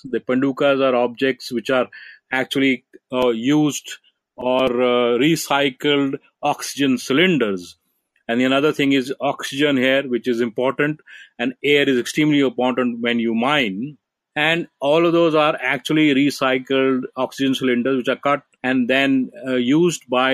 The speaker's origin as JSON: {"language": "English", "country": "India", "said": "And I also implicate myself because I'm from India and Indians consume the maximum amount of gold in the world."}